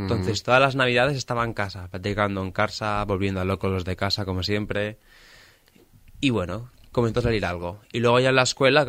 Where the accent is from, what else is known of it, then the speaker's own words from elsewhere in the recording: Formentera, Balearic Islands, Spain; siempre me encanta representar de donde vengo. Aunque participe por Cataluña, yo siempre voy a decir que participo por Formentera, por Baleares.